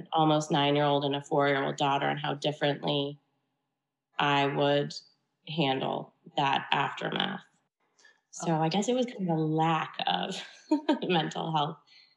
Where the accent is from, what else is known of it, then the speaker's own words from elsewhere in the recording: Washington, District of Columbia, United States; I grew up in Washington, D.C. with parents who were educated and loving.